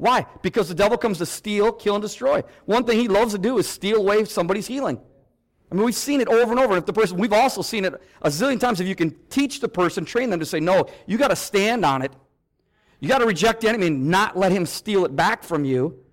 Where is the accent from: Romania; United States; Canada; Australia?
United States; Midwest; I'm from the Midwest, and you guys might think I sound funny